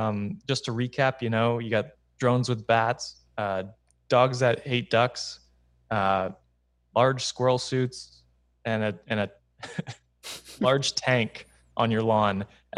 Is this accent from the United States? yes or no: no; Canada; I'm from Canada. We don't have those things.